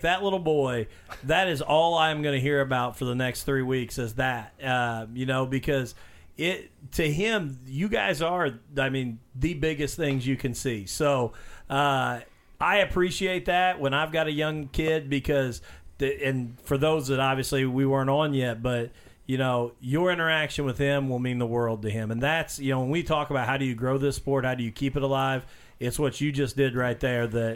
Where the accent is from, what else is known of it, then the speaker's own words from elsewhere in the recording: Mitchell, South Dakota, United States; Yeah, but here's the thing: only the tough can make it in Mitchell. When all you got's a cement company, you got to be tough.